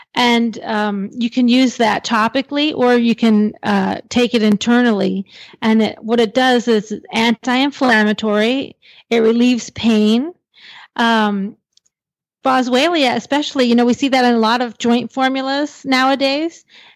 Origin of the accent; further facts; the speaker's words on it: Sarasota, Florida, United States; from Sarasota, Florida.